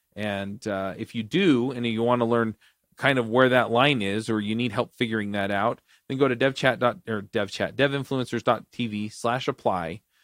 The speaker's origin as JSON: {"language": "English", "region": "Utah", "country": "United States", "tie": "born or raised there", "said": "Some of them are cultural around where I grew up here in Utah, right?"}